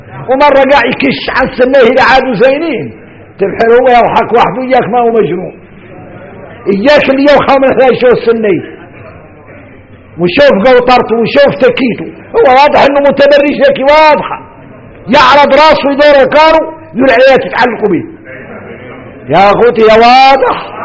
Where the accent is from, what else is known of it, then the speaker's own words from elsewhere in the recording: Mauritania; احنا موريتاني